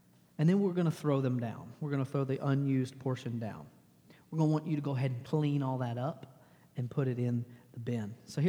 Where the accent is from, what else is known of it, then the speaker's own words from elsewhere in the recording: Texas, United States; And I'm from Texas where it gets hot, but not really hot.